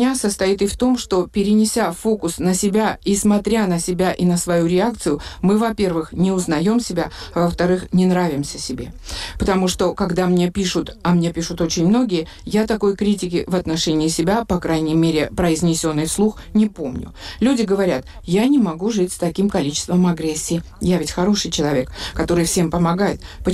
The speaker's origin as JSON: {"language": "Russian", "country": "Georgia", "said": "Мы, грузины, часто жили при тоталитарных режимах"}